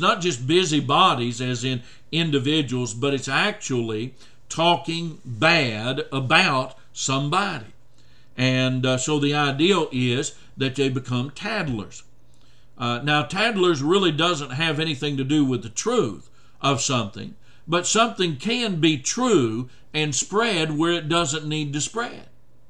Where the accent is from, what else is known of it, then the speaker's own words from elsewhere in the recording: Oklahoma, United States; Growing up in Oklahoma, I learned to appreciate, Sister Woodall, that Native American drumming with regards to that.